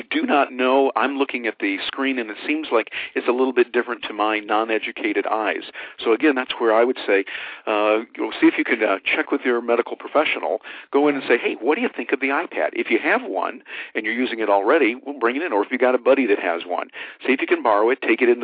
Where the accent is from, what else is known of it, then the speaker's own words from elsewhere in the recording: Midwest, United States; when you and I grew up there in the Midwest